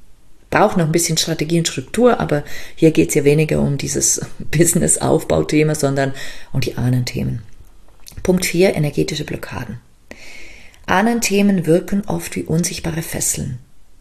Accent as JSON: {"language": "German", "country": "Liechtenstein", "tie": "born there", "second_language": "German", "said": "ich bin ja auch in Liechtenstein geboren. Also Deutsch ist sozusagen eine Fremdsprache für mich."}